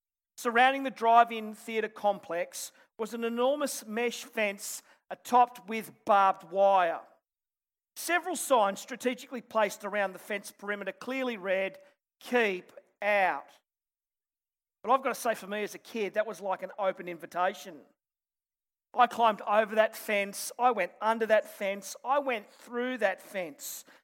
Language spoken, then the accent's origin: English; Sydney, New South Wales, Australia; But I grew up in Western Sydney.